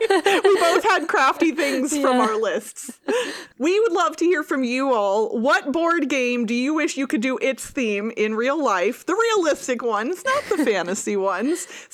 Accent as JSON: {"language": "English", "region": "Midwest", "country": "United States", "tie": "born or raised there", "said": "Like, I grew up in the Midwest, and the Iowa State Fair is always a blast."}